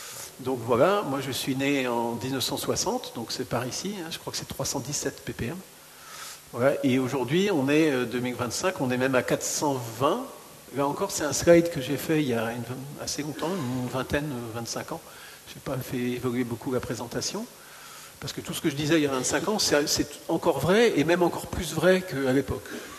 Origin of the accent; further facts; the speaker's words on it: Canada; Donc, j'ai grandi toute mon enfance au Canada.